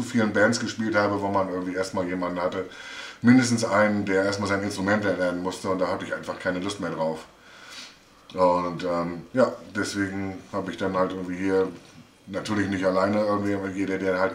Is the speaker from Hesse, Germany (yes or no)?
no; Anklam, Mecklenburg-Vorpommern, Germany; also born or lived in Mannheim; ich komme nicht aus Mannheim, ich habe nur in Mannheim 8 Jahre gewohnt, ich komme ursprünglich aus Anklam.